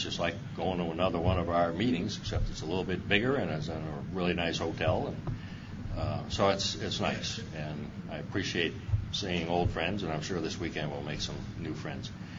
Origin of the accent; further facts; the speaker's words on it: Massachusetts, United States; moved away as an adult; I grew up in Massachusetts, and when I was 18, I left there.